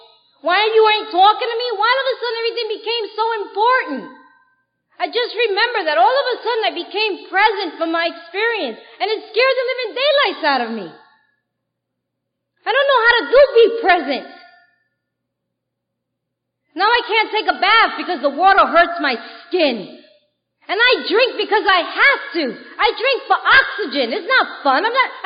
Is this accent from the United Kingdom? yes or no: no; Puerto Rico; first language Spanish; English is a second language; I got to do it in Spanish for the first time. You know, it's my first language. That was beautiful to tell my story.